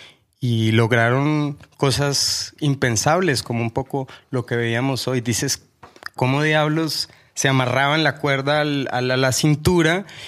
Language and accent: Spanish; Colombia; no soy mexicano, yo soy colombiano, y crecí en el campo hasta mis 15 años